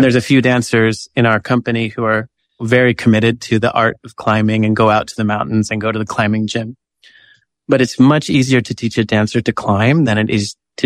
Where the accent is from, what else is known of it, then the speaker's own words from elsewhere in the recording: Rohnert Park, California, United States; I grew up in Rohnert Park, and there's a creek that connects my neighborhood to the Green Music Center.